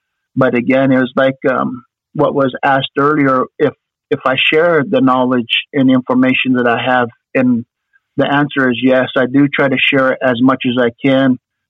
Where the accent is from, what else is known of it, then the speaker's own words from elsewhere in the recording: Idaho, United States; Because I'm Nez Perce. I'm from Idaho.